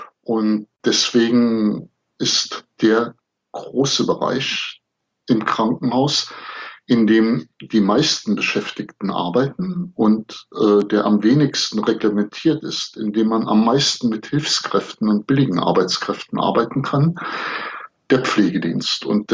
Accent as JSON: {"language": "German", "region": "North Rhine-Westphalia", "country": "Germany", "said": "Ich komme ja aus der Gegend um Köln."}